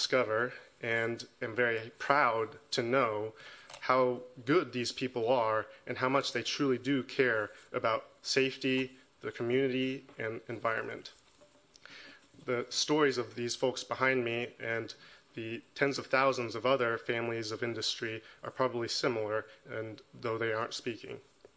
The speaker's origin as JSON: {"language": "English", "town": "Houston", "region": "Texas", "country": "United States", "tie": "born or raised there", "said": "So I grew up in Southeast Houston, which has a lot of petrochemical industry, and one of the starkest memories I have growing up is of the flares blasting 24/7, day and night."}